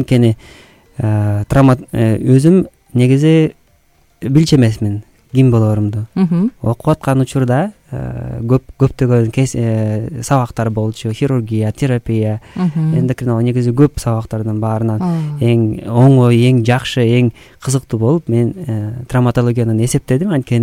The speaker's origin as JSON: {"language": "Kyrgyz", "town": "Zharkynbaev", "region": "Issyk-Kul Region", "country": "Kyrgyzstan", "tie": "born or raised there", "said": "Ушу негизи өзүм Ысык Көлдөн болом. Ысык Көлдө чоңойгом."}